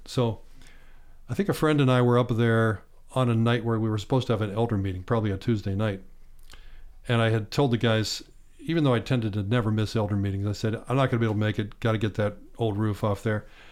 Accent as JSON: {"language": "English", "town": "Bedford", "region": "Pennsylvania", "country": "United States", "tie": "born or raised there", "said": "Grew up on a farm 7 miles outside of Bedford, Pennsylvania, south central part of Pennsylvania."}